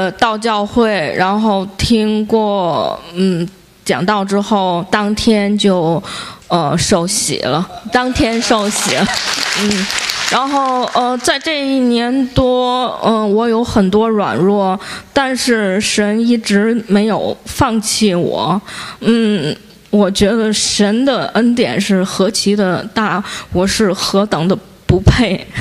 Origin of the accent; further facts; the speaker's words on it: Tianjin, China; now in La Puente, United States; 我住在 La Pondi， 我是从天津来的，我信主大概有一年时间